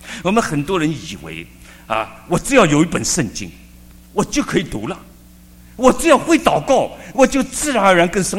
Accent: China; 你知道我们大部分的人，特别我们中国人，我们都是凭良心做人。

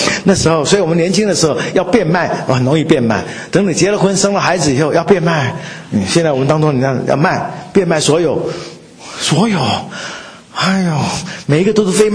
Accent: China; 还有呢，如果我们中国人哈，你看如果是远足啊郊游，你会带什么？

